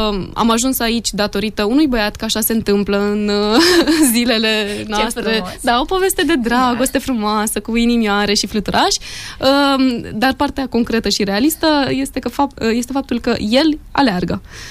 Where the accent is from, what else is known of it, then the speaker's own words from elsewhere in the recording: Râmnicu Vâlcea, Vâlcea County, Romania; now in Târgu Mureș, Romania; De fel, nu sunt din Târgu Mureș, sunt din Râmnicu Vâlcea, unde spre rușinea mea, sau lipsa unui accent, că m-am curățat și de fusăi, făcui, mâncai, nu mai spun nici așa.